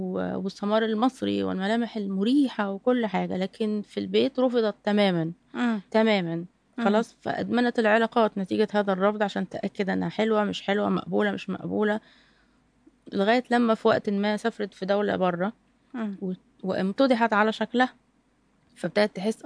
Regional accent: Egypt; واحنا اسره مصريه الفكر وثقافة مختلفة

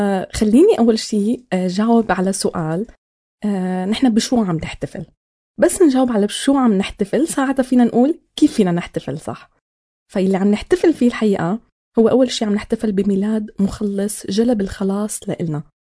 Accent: Syria; فبواقعنا كسوريين أكيد في تعب، في ألم، في فقدان وضغط يومي.

